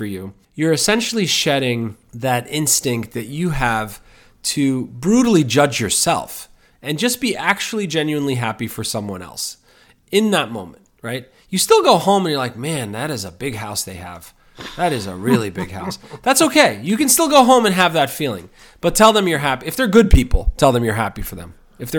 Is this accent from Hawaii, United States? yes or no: no; New York City, New York, United States; I'm gonna say it as a New Yorker.